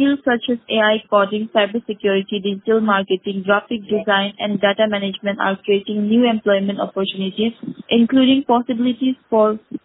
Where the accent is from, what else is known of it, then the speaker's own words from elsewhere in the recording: Rajasthan, India; I'm a teacher from Rajasthan.